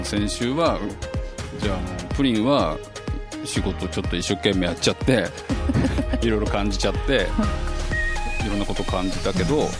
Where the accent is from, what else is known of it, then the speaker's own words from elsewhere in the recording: Kanto, Japan; ちょっともう関東人だから教わったじゃない、いろいろ